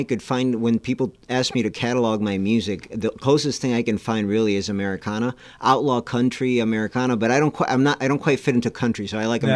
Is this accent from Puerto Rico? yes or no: yes; Puerto Rico; moved away; Puerto Rico. I was born in Puerto Rico. I've lived there. I'm going to be 50 next week, and I lived there less than half my life.